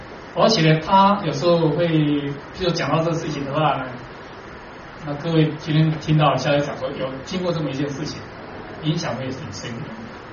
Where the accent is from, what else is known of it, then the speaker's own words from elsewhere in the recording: Luodong, Yilan County, Taiwan; 我是宜兰人，我是罗东坑的